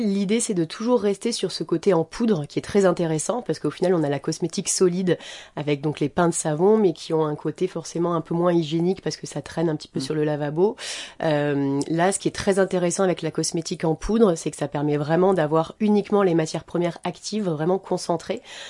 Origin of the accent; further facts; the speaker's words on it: Marseille, Provence-Alpes-Côte d'Azur, France; now in Le Havre, France; j'ai 32 ans. Je suis marseillaise d'origine et havraise d'adoption depuis 2 ans.